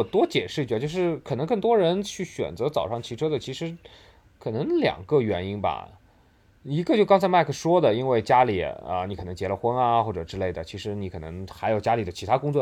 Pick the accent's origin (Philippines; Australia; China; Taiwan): China; Shanghai; 我作为一个上海人